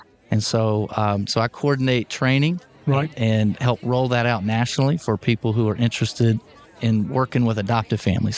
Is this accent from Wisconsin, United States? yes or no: no; Guntersville, Alabama, United States; now in Hoover, United States; No, I'm from Gunnersville, Alabama. That's where I grew up and then went to the University of Alabama. And then we ended up marrying and settling in Hoover.